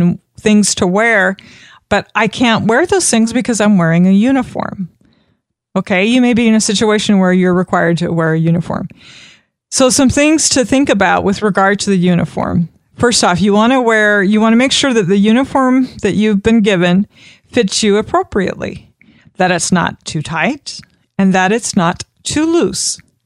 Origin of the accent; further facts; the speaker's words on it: Florida, United States; even if you live in a hot, humid climate, I'm from South Florida